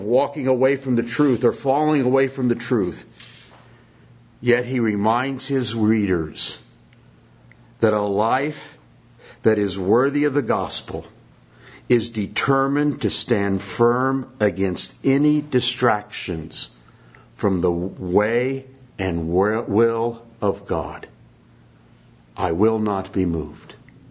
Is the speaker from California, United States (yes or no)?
no; Indiana, United States; Again, I mentioned in Sunday school, I'm from Indiana. And in Indiana, I mean, basketball's life.